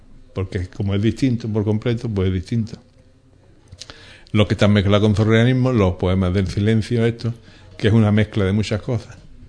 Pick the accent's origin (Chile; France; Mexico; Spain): Spain; Ubrique, Andalusia; Pues la temática de la pintura urbana de mi pueblo, que yo nunca, en mi pintura siempre se ve Ubrique.